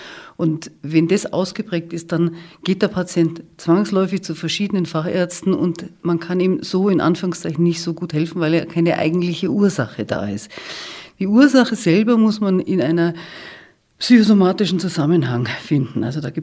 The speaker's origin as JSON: {"language": "German", "town": "Munich", "region": "Bavaria", "country": "Germany", "said": "sage ich jetzt mal, also als Münchner."}